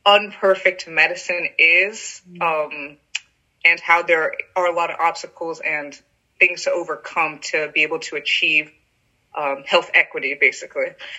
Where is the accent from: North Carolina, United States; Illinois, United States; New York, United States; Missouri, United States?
North Carolina, United States; oh, I'm from North Carolina.